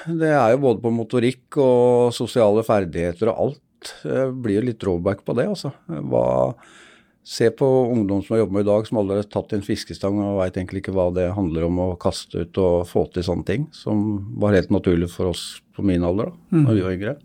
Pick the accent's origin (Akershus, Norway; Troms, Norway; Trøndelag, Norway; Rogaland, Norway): Akershus, Norway; Vestby; born or raised there